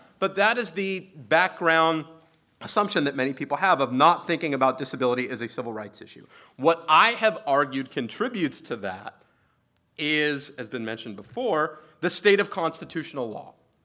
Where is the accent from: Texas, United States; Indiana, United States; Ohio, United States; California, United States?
California, United States; My home state of California has a statute that requires reunification services for parents and children